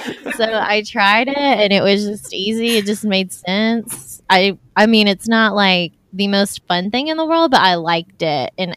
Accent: Kentucky, United States; I grew up in Eastern Kentucky and I wanted to play the fiddle so bad

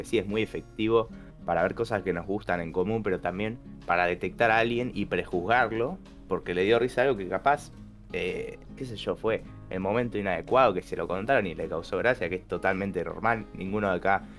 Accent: Argentina; nosotros somos argentinos, pero puede ofender a alguien tranquilamente.

